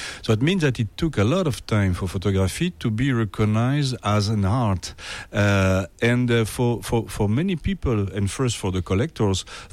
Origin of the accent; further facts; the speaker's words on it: Wallonia, Belgium; English is a second language; I'm from Belgium, like René Magritte, you know, but I'm in the French-speaking part of Belgium, which is in the south of the country.